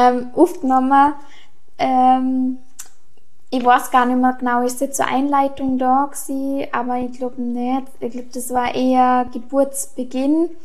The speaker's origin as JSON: {"language": "German", "region": "Vorarlberg", "country": "Austria", "said": "Also, wenn bei uns in Österreich bzw. in Vorarlberg, ich weiß nicht, ob es überall so ist"}